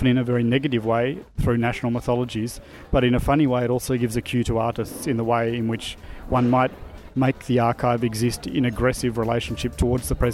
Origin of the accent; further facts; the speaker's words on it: Australia; now in Italy; Coming from Australia, the relationship to the past is very different.